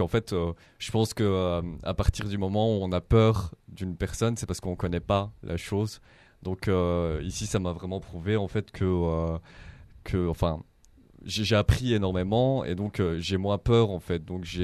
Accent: Belgium; Donc, moi, je suis participant. Donc, je viens de Belgique.

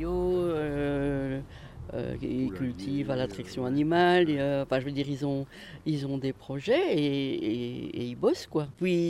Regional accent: Belgium; now in La Motte, France; On vit à la Motte d'avril à novembre, et on est belge, et on est ici depuis 2 ans.

